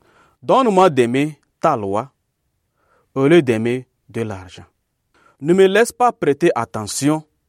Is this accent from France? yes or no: no; Togo; Je suis originaire du Togo.